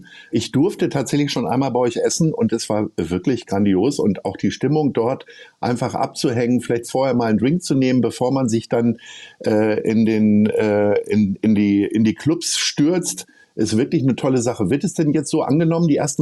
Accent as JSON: {"language": "German", "town": "Hanover", "region": "Lower Saxony", "country": "Germany", "tie": "born there", "said": "also ich bin gebürtiger Hannoveraner"}